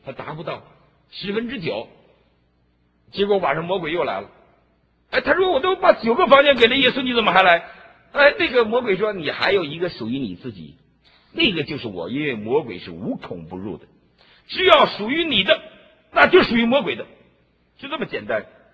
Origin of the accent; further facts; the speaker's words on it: Northeast China, China; 我太太上海人，我是东北人。